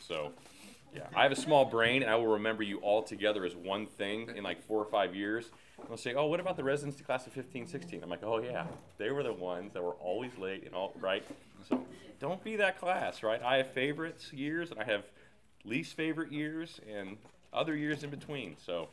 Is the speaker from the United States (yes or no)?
yes; Texas, United States; I'm from Texas. How about Davy Crockett?